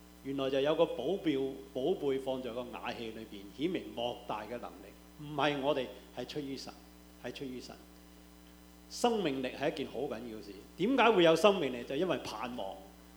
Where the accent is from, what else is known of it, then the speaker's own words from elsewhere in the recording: Guangdong, China; 我想起我們廣東人有一個好叻嘅才子